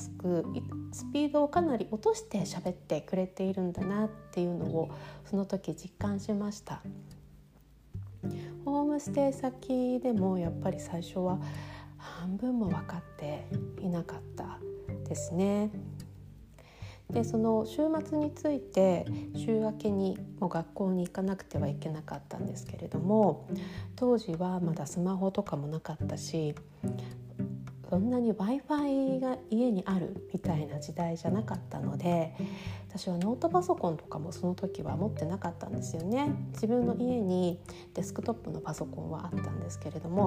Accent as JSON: {"language": "Japanese", "town": "Sapporo", "region": "Hokkaido", "country": "Japan", "said": "私も札幌出身で寒いのには慣れていると思っていたんですけれども"}